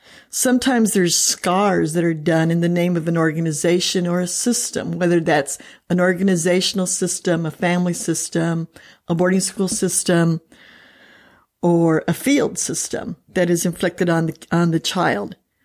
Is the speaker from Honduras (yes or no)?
yes; Honduras; I was raised in Honduras, where my parents were missionaries for many, many years. So I am one of those adult missionary kids. And then I also went back to Honduras and worked as a missionary for about 10 years.